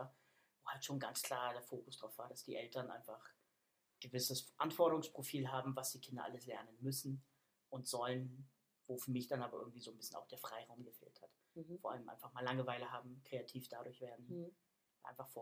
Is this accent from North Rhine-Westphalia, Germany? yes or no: no; Berlin, Germany; born there; also born or lived in Bavaria; now in Hamburg, Germany; Ich sag mal, ich komme eigentlich aus Hamburg, was nicht ganz stimmt, weil ich geboren in Berlin bin. Dann durch verschiedene Wege lange in Bayern gelebt. Dann wieder zurück nach Berlin, war nicht mehr meins. Und dann ist Hamburg eigentlich meine Heimat in Deutschland geworden.